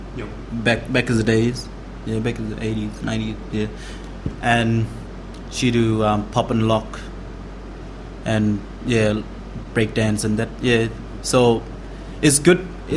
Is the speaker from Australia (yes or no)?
yes; Elcho Island, Northern Territory, Australia; I'm a Chuki dancer. And I'm from Elko Island.